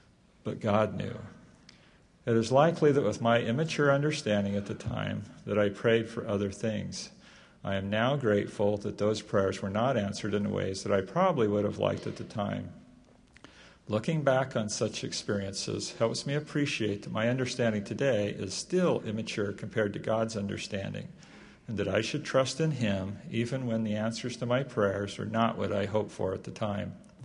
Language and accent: English; Portage, Utah, United States; I don't know of a better place to build your faith than growing up in Portage, Utah. It's a great LDS community with wonderful people.